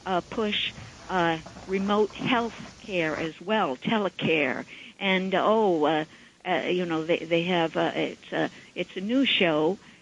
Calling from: New York, United States; I'm calling from Suffolk County.

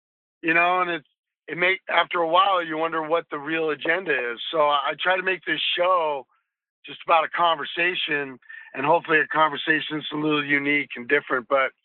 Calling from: Des Moines, Iowa, United States; I'm calling from Des Moines, Iowa, so, you know, middle of the United States

